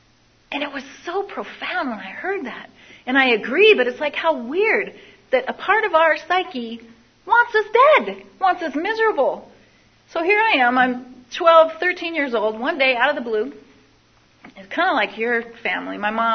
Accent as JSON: {"language": "English", "town": "Seattle", "region": "Washington", "country": "United States", "tie": "born or raised there", "said": "And I grew up in Seattle, Washington, by a single mother and a brother 3 years my senior."}